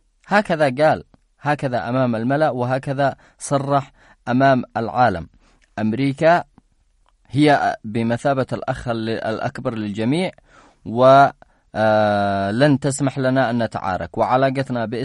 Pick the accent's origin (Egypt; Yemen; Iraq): Yemen; نحن كيمنيين